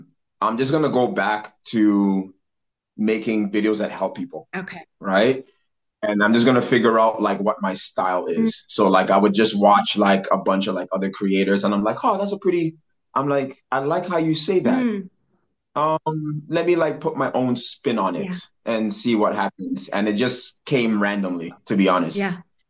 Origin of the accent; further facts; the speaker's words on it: Hong Kong; born there; originally I was born in Hong Kong. So I moved back for a few years before COVID.